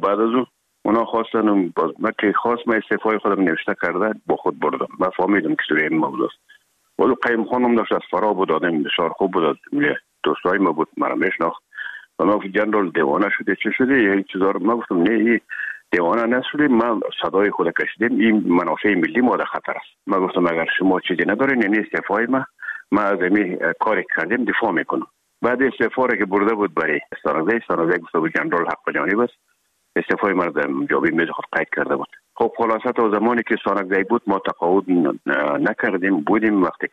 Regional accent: Herat, Afghanistan

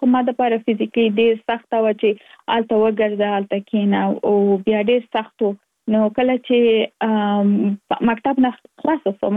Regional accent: Kabul, Afghanistan; now in United States; زه اف کورس د افغانستان یم، په افغانستان کې زیږیدلې، کومریسته کې مې په افغانستان په کابل کې تر سره کړې دي او وروسته لاغه لکه مونږ ټول چې یو مسافر شوم په امریکا کې اوس په ورجینیا ایالت کې ژوند کوم.

